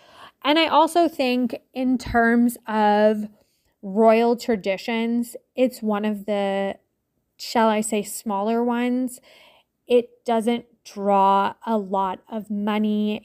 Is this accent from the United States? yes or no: no; Canada; So as a Canadian